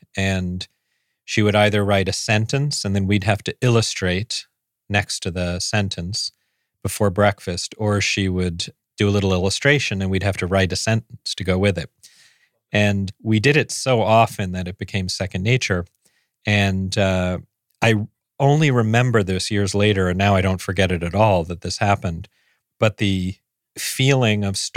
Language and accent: English; New York, United States; I grew up on the Upper East Side went to private elementary school and then private high school.